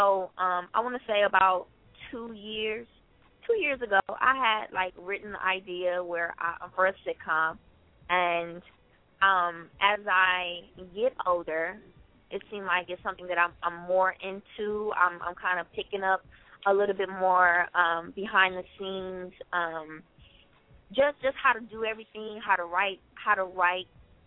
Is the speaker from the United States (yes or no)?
yes; Louisiana, United States; You can call me mixed, you can call me any of that, but I was raised in Louisiana.